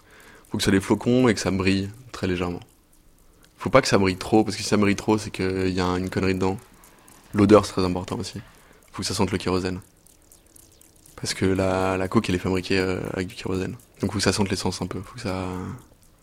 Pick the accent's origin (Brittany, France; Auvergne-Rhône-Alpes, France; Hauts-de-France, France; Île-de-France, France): Auvergne-Rhône-Alpes, France; Lyon; À Lyon, dans la banlieue de Lyon. Dans des tours, enfin, quartier populaire.